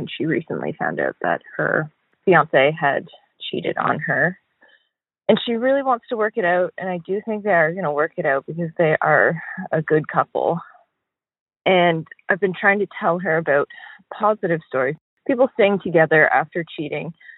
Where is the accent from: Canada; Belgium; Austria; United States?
Canada; Hi, Dan. I'm a Canadian calling you.